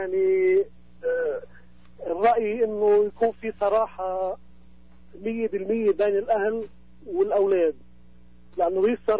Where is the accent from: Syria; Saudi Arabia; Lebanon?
Lebanon; now in Brazil; مثلا انا هاجرت من لبنان على البرازيل من 30 سنه